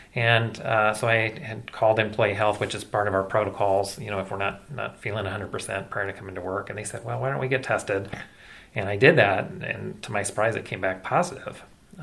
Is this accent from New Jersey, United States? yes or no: no; Des Moines, Iowa, United States; now in Central Illinois, United States; No, so I was actually born and raised in Des Moines, Iowa.